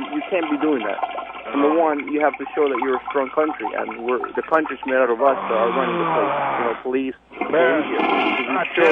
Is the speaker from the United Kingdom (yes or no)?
no; El Salvador; English is a second language; now in United States; Me? I was born here in Florida. I come from El Salvador. I come from a place that's been a lot of war.